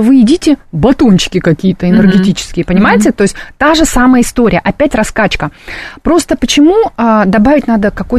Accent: Tashkent, Uzbekistan; И у меня ощущение было, что я снова вернулась в детство, в Ташкент.

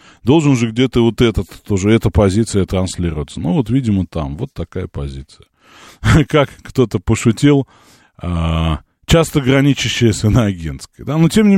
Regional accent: Moscow, Russia; А я как раз москвич.

